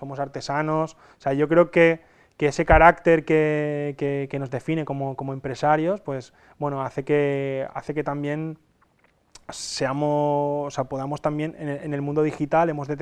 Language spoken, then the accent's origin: Spanish; Castalla, Valencian Community, Spain; Vengo de Castalla, que es un pueblecito de 10.000 habitantes, que está situado en el interior de Alicante. Es un pueblecito sobre todo industrial, es un pueblo industrial en el que estamos en una zona muy, muy emprendedora